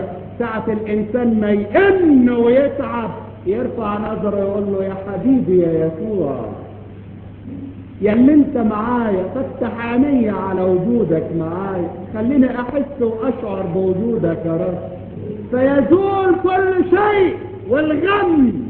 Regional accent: Egypt; هنا عندنا في مصر

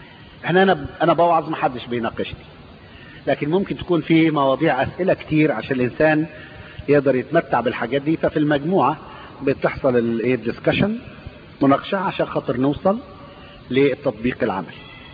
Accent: Egypt; قبل السد العالي عندنا في مصر كان النيل يجي يغرق البلاد

